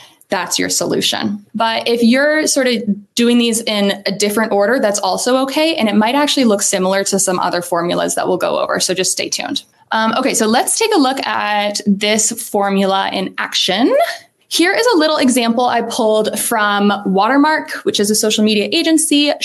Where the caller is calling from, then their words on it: Halifax, Nova Scotia, Canada; Normally, I am calling in from Halifax, but today I am in Brantford, Ontario.